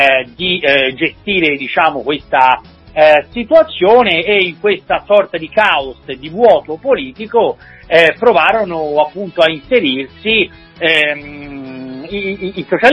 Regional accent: Florence, Tuscany, Italy; un tema a noi molto caro in quanto fiorentino, ma anche in quanto italiano ed europeo ovviamente

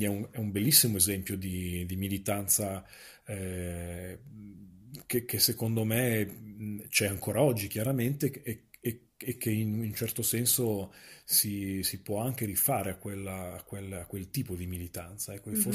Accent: Milan, Lombardy, Italy; per noi, che comunque siamo anche milanesi, diciamo, noi di Ferrogallico siamo comunque più o meno tutti, insomma, più o meno milanesi

